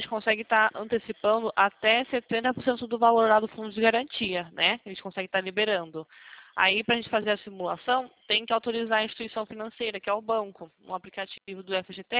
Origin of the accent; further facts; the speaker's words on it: São Paulo, Brazil; Nós somos aqui da região de São Paulo mesmo